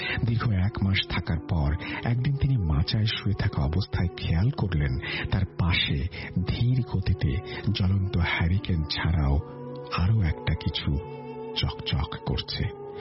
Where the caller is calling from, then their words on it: Mahadevpur, Rajshahi Division, Bangladesh; মহাদেবপুর নওগাঁ থেকে বলছি, নবম শ্রেণীতে পড়ি। আজ আমি আমার গ্রামের বাড়ি চেরাগপুরের